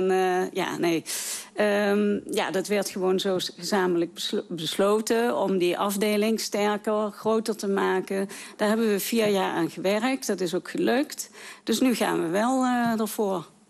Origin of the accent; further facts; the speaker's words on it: Venlo, Limburg, Netherlands; Ik ben geboren en getogen in Venlo. Dus ik woon hier mijn hele leven met ups en downs.